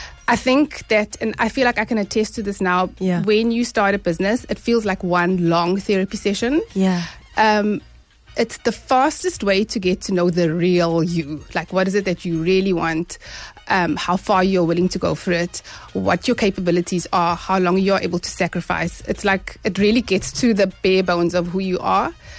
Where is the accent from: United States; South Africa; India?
South Africa; So definitely, as a South African, losing your job, there is no time or there's no right time to lose your job, especially as a South African.